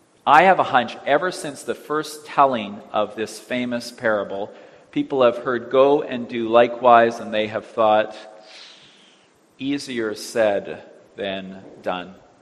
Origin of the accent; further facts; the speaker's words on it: Winnipeg, Manitoba, Canada; in my hometown of Winnipeg many years ago.